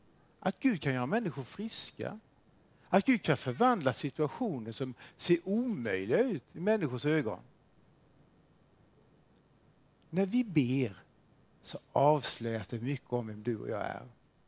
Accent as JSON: {"language": "Swedish", "town": "Toftryd", "region": "Jönköping County", "country": "Sweden", "tie": "born or raised there", "said": "jag är uppvuxen i Toftryd, ligger faktiskt i Vaggeryds kommun, inte så långt från Vaggeryd, på landsbygden. Mina föräldrar hade ett litet jordbruk."}